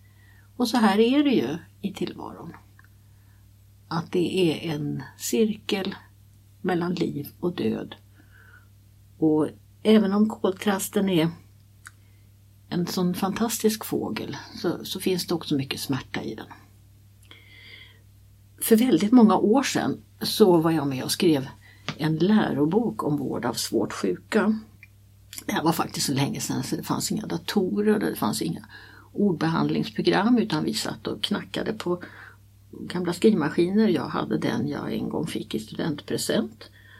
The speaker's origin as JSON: {"language": "Swedish", "town": "Västerås", "region": "Västmanland County", "country": "Sweden", "tie": "born or raised there", "said": "Jag kommer från Västerås och jag levde mina första 19 år ett stenkast ifrån Jäkneberget."}